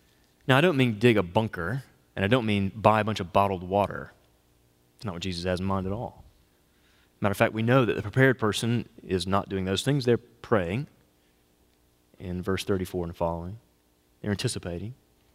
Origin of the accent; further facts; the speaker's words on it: the South, United States; But I'm from the South, and I see a lot of it.